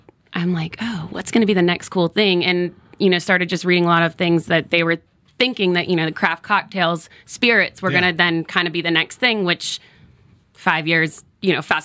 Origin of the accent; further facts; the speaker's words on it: Bay Area, California, United States; From my home area. Yeah, so born and raised in the Bay Area